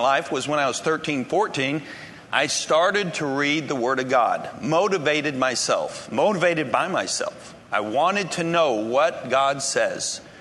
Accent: Germany; I grew up in Germany, 5 years old, went to German schools.

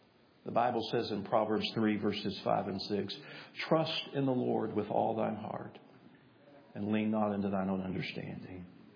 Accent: Tennessee, United States; Now, if you don't know this, I am from East Tennessee. I am the biggest UT volunteer fan.

